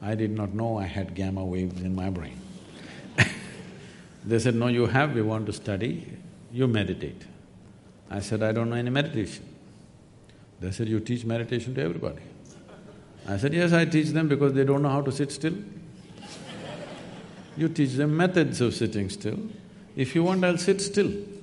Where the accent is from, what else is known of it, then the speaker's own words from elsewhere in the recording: South India, India; You know, I'm a mystic from South India.